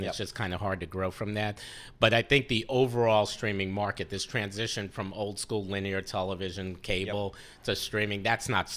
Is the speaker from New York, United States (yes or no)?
yes; New York, United States; As a New Yorker.